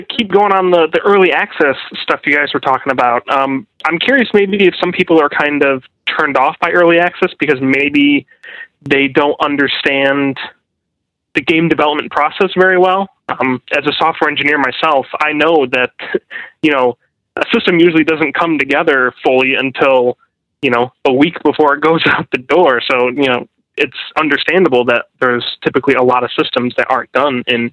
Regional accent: Rochester, New York, United States; I'm from Rochester, New York.

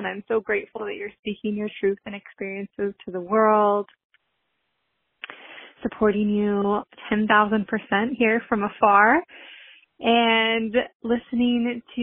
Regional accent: Washington, United States; I am from Washington State.

